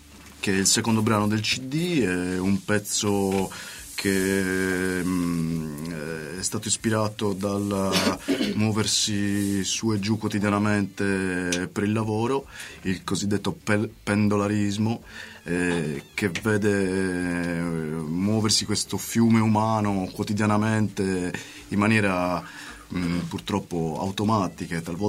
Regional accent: Sardinia, Italy; io essendo sardo il deserto ce l'ho un po' dentro, perché la Sardegna è una terra molto aspra, molto predesertica

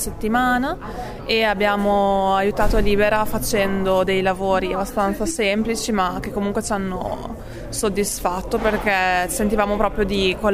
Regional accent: San Giovanni in Persiceto, Emilia-Romagna, Italy; veniamo da San Giovanni in Persuceto

